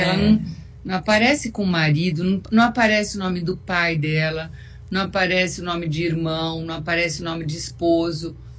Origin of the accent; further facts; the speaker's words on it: São Paulo, Brazil; Porque eu sou de São Paulo, você sabe, né?